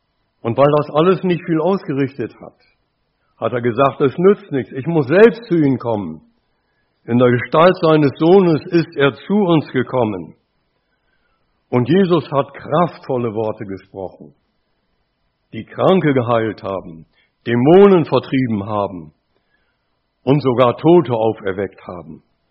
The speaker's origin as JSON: {"language": "German", "country": "Germany", "tie": "born or raised there", "said": "in meiner Heimatstadt, ich lebte ja an der Weser damals, lauter Werftarbeiter"}